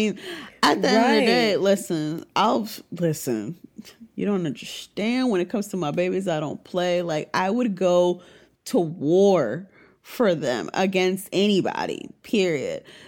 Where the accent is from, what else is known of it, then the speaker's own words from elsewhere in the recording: Puerto Rico; but I grew up in Puerto Rico, so things are different.